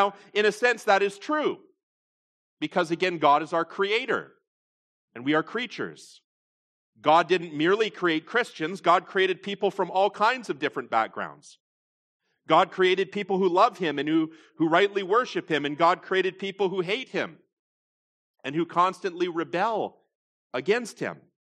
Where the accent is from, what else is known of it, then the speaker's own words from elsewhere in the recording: Canada; born there; There are many countries that I could have been born in. But I was born as a Canadian.